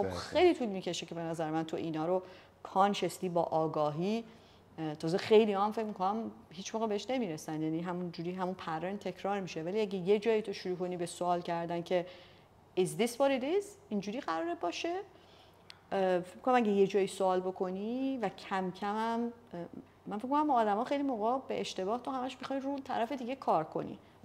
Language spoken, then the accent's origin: Persian; Iran; حالا ما ایرانیم اگه تو ایران من فکر میکنم